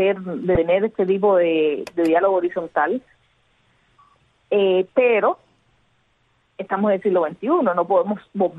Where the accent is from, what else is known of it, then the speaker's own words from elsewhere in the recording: Cuba; cuando aquí en Cuba seguimos en dictadura. Eso para mí no funciona, no puede funcionar así como ciudadana cubana